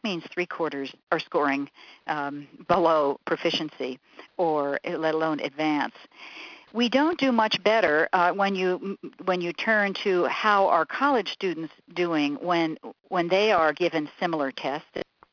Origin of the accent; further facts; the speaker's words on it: the North, United States; As a Northerner going down to Duke and riding on buses and having to suddenly shift to white-only waiting rooms